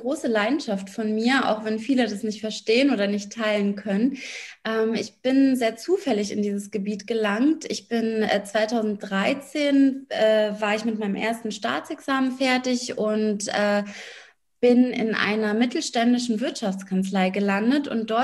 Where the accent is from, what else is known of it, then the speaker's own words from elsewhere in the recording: Berlin, Germany; also born or lived in Ukraine; now in Bad Freienwalde, Germany; ich bin 33 Jahre alt, komme gebürtig aus der Ukraine, bin eigentlich Berlinerin, in Berlin aufgewachsen und in der Elternzeit nach Bad Freienwalde gezogen, also aufs Land.